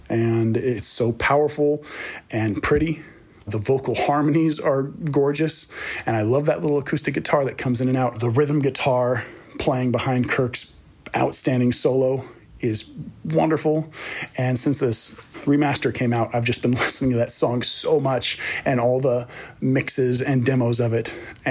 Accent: Valley Glen, California, United States; I'm from Valley Glen, California, and I'm here to talk about my favorite song off the …

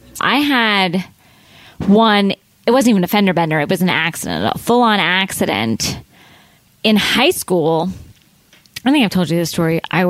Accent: Florida, United States; I grew up in Florida, so most of the people driving next to you were 100 years old.

